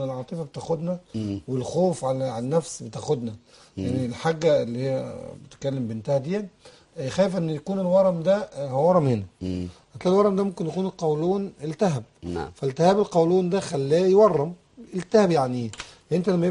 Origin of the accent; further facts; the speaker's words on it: Egypt; مش عندنا في مصر